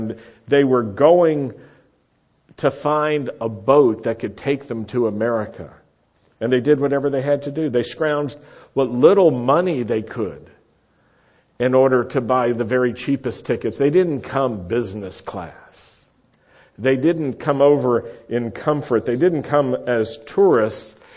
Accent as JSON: {"language": "English", "town": "Roanoke", "region": "Virginia", "country": "United States", "tie": "born or raised there", "said": "I grew up in Virginia, in Roanoke, Virginia, southwest in the Blue Ridge Valley, the Shenandoah Valley, Blue Ridge Mountains."}